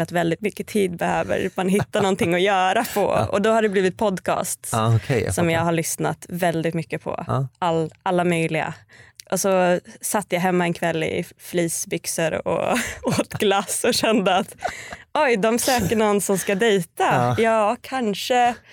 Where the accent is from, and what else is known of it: Bålsta, Uppsala County, Sweden; born or raised there; also born or lived in Kista